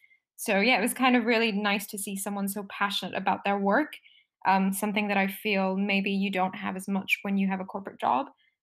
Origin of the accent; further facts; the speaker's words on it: Singapore; moved away as an adult; also born or lived in India; so I'm Indian, but I grew up in Singapore. So we moved there when I was 2.5, 3 years old. And I studied abroad. So I went to London for university.